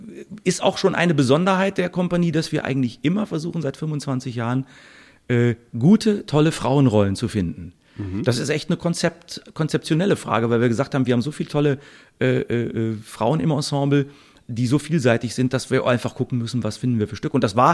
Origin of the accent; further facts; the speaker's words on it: Bad Pyrmont, Lower Saxony, Germany; also in Pyrmont, in meiner Heimatstadt, im Schloss, warum sollen wir da nicht was auf die Beine stellen selber?